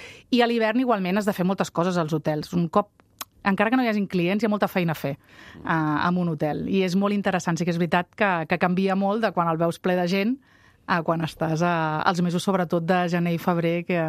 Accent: Lloret de Mar, Catalonia, Spain; vinc de família hotelera, nosaltres que els dos som de Lloret

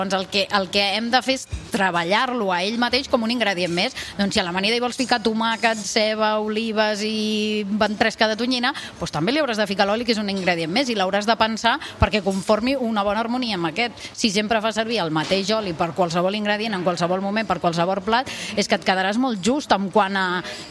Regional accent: Terrassa, Catalonia, Spain; also born or lived in Les Garrigues; jo, tot i que sóc nascuda a les Garrigues, en un poblet, la meva família és de Terrassa, de Barcelona, i jo em vaig criar a Terrassa, Barcelona

